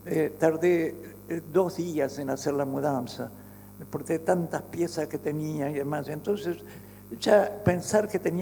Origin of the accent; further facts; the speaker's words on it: Argentina; me había invitado como invitado argentino, de la Argentina